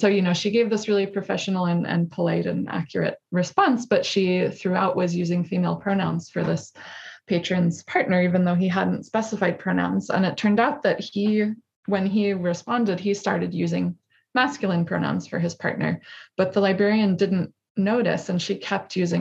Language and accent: English; United States; now in Norway; I'm American, as you can hear. I've been in Norway for 6.5 years now.